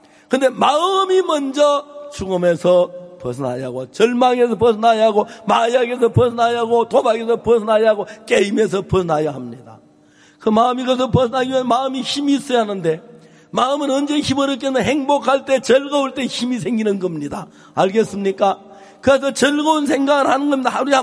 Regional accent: Seonsan, North Gyeongsang, South Korea; 제 제 집이 마산은 아닙니다. 선산입니다. 대고향 경북 선산.

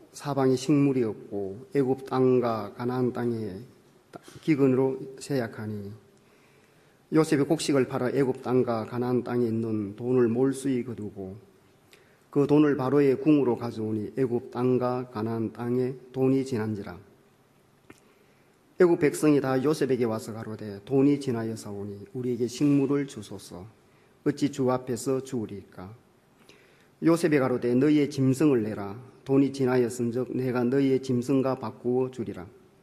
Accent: Jeju, South Korea; 저는 우리나라 제일 남단 제주도에서 왔습니다.

